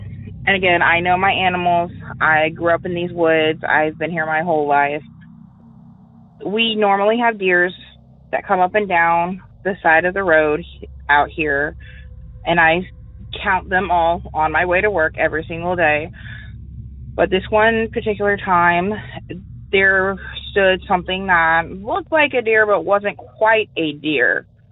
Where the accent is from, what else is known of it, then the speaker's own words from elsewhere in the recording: St. Augustine, Florida, United States; So, again … I'm from St. Augustine, Florida.